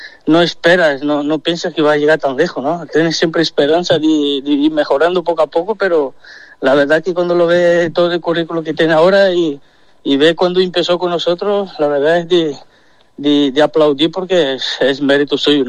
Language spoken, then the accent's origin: Spanish; Brazil; venía de Brasil, de mi tierra, y son 40 grados en la sombra